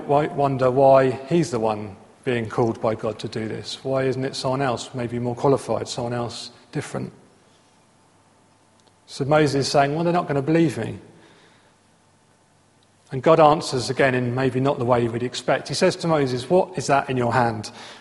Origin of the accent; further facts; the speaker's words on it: Luton, East of England, United Kingdom; also born or lived in Essex / Bristol; my accent, I'm born in Essex, grew up in Luton, I went to university in Bristol, I've now ended up somewhere outside of Slough. It's not Queen's English, right?